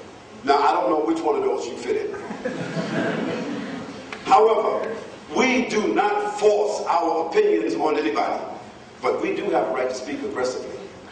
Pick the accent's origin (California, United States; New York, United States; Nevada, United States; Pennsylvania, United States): New York, United States; Harlem; So excuse my aggressiveness. I told you from the beginning I was from Harlem.